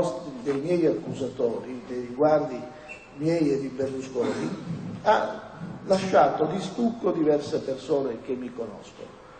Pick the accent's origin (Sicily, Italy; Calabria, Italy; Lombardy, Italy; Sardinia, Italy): Sicily, Italy; Palermo; pur essendo palermitano e quindi avendo, per così dire, respirato come tutti i palermitani, tutti i siciliani